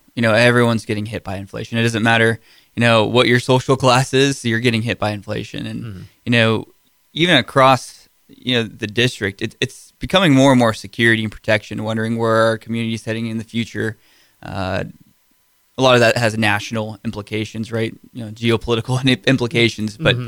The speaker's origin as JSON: {"language": "English", "town": "Arlington", "country": "United States", "tie": "born or raised there", "said": "I'm a lifelong district resident. I grew up in Arlington."}